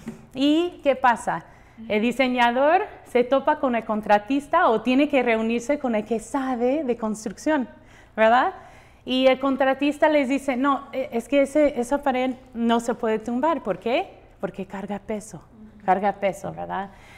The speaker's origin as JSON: {"language": "Spanish", "region": "California", "country": "United States", "lives_now": "León, Mexico", "said": "soy de California."}